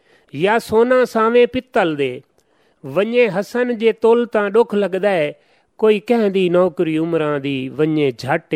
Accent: Multan, Punjab, Pakistan; ਮੇਰਾ ਜੀ ਜੰਮਪਲ ਹੈ ਮੁਲਤਾਨ ਤੇ ਆਪਣਾ ਚੜ੍ਹਦੇ ਆਲੇ ਪਾਸੇ ਗ੍ਰਾਂ ਹੈ, ਬਹੁਤ ਬੜਾ ਮੌਜ਼ਾ ਹੈ ਲੂਠੜ। ਉੱਥੋਂ ਦੇ ਜਿਹੜੀ ਕੌਮ ਹੈ ਉਹ ਵੀ ਲੂਠੜ ਹੈ, ਜ਼ਿਮੀਦਾਰ ਕੌਮ ਹੈ। … ਉੱਥੇ ਦਾ ਮੇਰਾ ਜੰਮਪਲ ਹੈ।

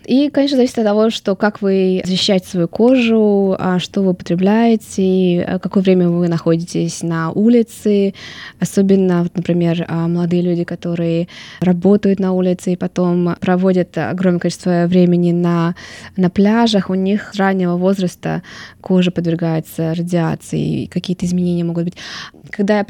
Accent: Estonia; now in Australia; Я сама из Прибалтики, когда я видела солнце в Прибалтике, в Эстонии, я сразу выбегала

